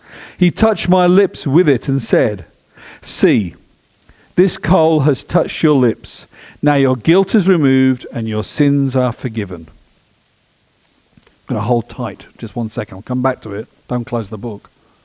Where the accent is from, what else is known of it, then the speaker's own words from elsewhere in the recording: United Kingdom; I sit with stress looking at Brexit and what's going on with my home country.